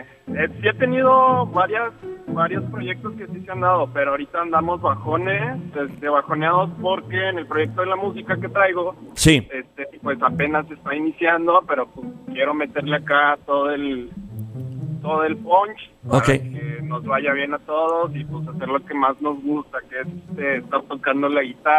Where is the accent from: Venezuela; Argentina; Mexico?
Mexico; Monterrey, Nuevo León; Monterrey